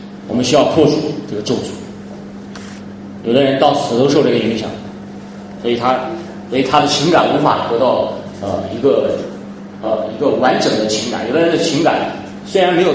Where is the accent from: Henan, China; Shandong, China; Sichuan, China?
Henan, China; accent: Henan dialect; 我们河南话说你将来要饭找不到棍儿